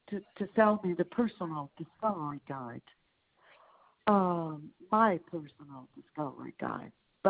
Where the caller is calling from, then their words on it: Denmark; I'm calling from Denmark.